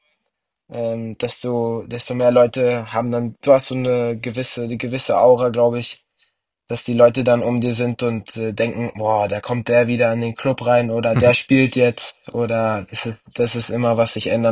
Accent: Berlin, Germany; Also erstmal Berlin geboren. Es ist meine Stadt, meine Heimat wird auch immer bleiben.

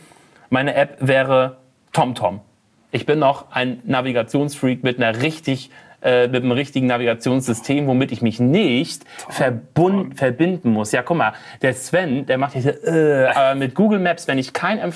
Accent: Wismar, Mecklenburg-Vorpommern, Germany; Ich komme aus Wismar

